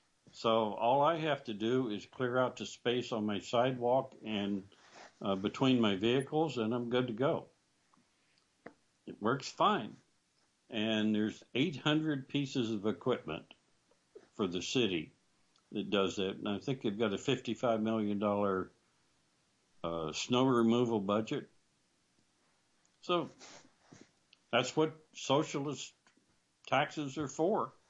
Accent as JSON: {"language": "English", "region": "West Virginia", "country": "United States", "tie": "born or raised there", "said": "I grew up in West Virginia, Bob."}